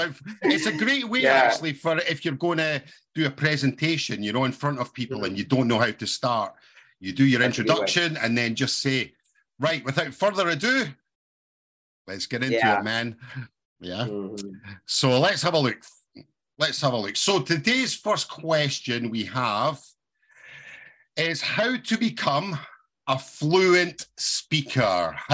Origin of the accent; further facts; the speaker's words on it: Scotland, United Kingdom; I'm from Scotland in the United Kingdom, and I've been teaching English since the year 2008.